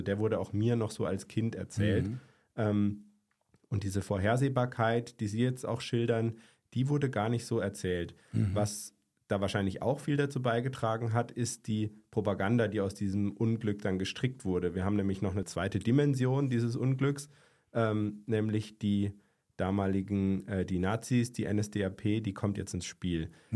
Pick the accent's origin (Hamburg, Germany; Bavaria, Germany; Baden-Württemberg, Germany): Baden-Württemberg, Germany; Hofsgrund; Ich komme ja selbst aus dem Dorf Hofsgrund.